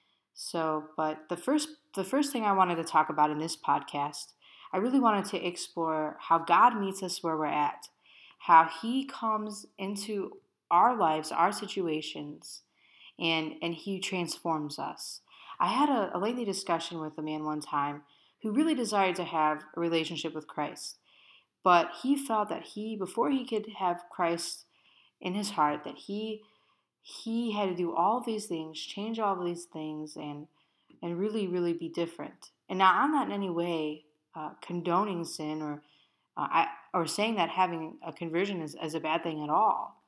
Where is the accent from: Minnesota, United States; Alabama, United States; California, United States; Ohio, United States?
Ohio, United States; Hiram; I'm from Hiram, Ohio. I live and I work and have my ministry at an assisted living, and I love it.